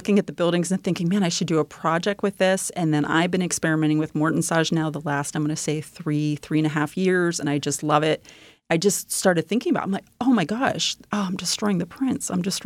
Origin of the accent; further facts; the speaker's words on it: East Coast, United States; I've been here for 8.5 years. I came from the East Coast.